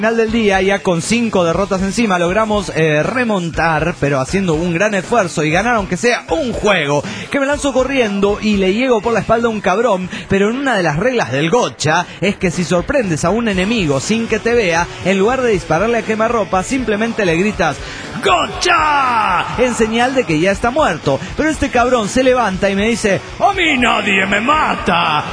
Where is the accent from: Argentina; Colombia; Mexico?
Mexico; Tabasco; now in Mexico City, Mexico; Les contaré que este fin de semana pasado me fui a Tabasco, mi tierra natal.